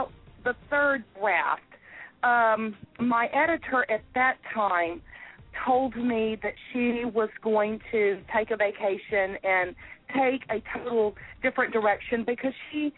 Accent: Shreveport, Louisiana, United States; She and I grew up together in Shreveport, Louisiana.

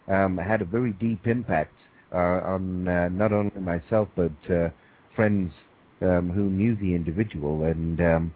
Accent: England, United Kingdom; you know, I'm an Englishman.

